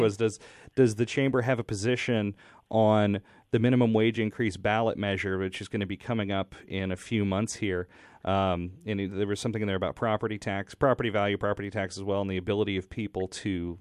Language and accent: English; Texas, United States; I'm from Texas originally. Another big state, not as big as I've been told many, many times